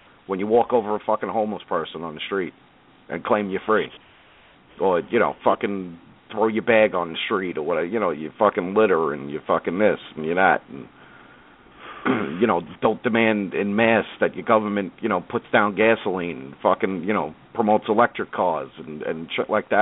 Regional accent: Brooklyn, New York, United States; I'm from Brooklyn.

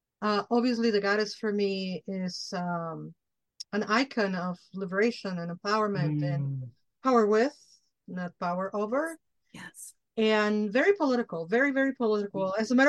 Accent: Mexico; And I happen to be Mexican from Mexico. I'm not Mexican American. I'm Mexican from Mexico. I grew up in Mexico.

